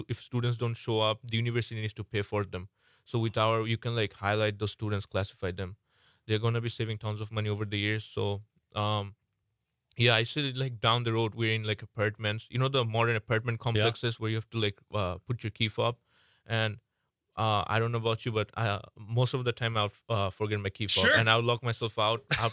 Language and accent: English; Bangladesh; now in United States; I was raised in Bangladesh.